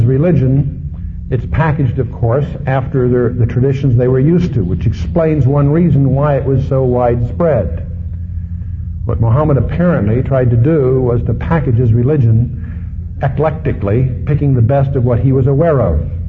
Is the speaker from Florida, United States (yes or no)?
no; California, United States; I come from Orange County, which is the land of the bumper sticker Christian.